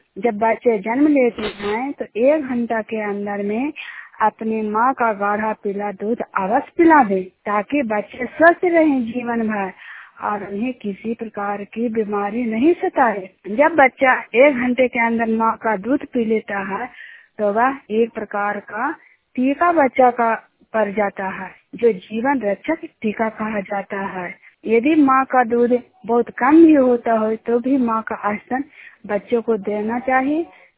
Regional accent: Juniyar, Bihar, India; मैं जुनियार गांव के रहने वाली हूं और हिलसा प्रखंड का रहने वाली हूं और नालंदा जिला का निवासी हूं।

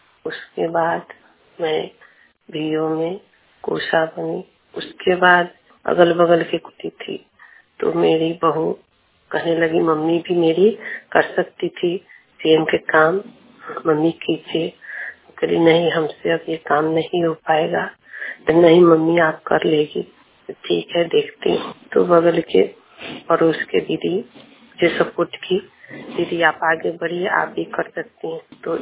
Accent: Jafrabad, India; मैं जफराबाद गांव से सररिया पंचायत की रहने वाली हूँ।

